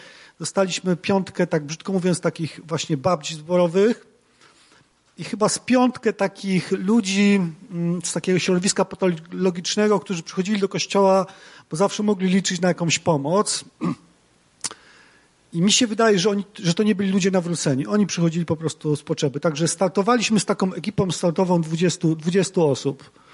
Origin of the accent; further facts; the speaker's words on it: Wołczyn, Opole Voivodeship, Poland; Ja pochodzę z Wołczyna. Wychowałem się w środowisku katolickim